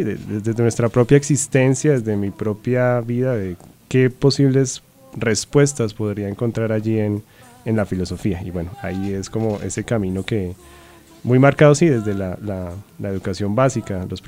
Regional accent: Bogotá, Colombia; yo soy originalmente de Bogotá. Mi familia pues migró a Bogotá en la década de los 80. Mi familia originalmente pues es de una región de Antioquia

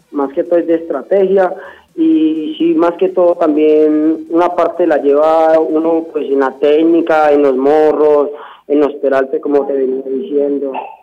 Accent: Chigorodó, Antioquia, Colombia; No, pues yo soy de Chigorodó, Antioquia, en Urabá

